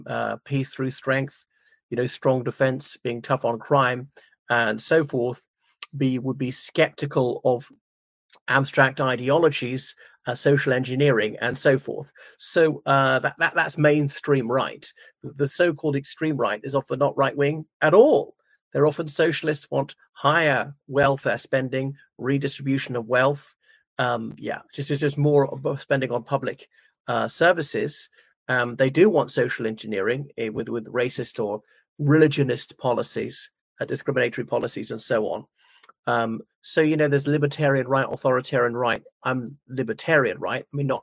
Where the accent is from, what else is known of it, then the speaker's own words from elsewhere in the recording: Ireland; from Ireland.